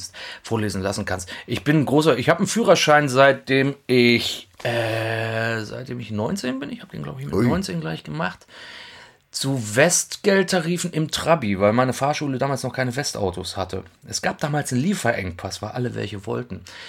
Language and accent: German; Hackpfüffel, Saxony-Anhalt, Germany; bei uns in der Nähe, da wo ich herkomme, Hackpfüffel ist ein Ort in der Nähe von Sangerhausen